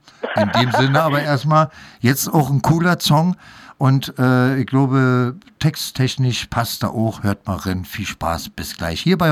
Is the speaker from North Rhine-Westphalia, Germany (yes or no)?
no; Berlin, Germany; ich als Berliner, das hört man, glaube ich, jedenfalls